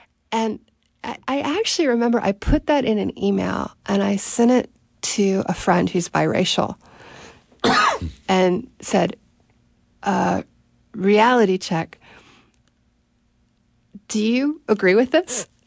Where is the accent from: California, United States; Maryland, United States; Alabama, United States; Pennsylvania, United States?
Maryland, United States; Baltimore; I mean, I was very influenced by something that happened to me growing up in Baltimore.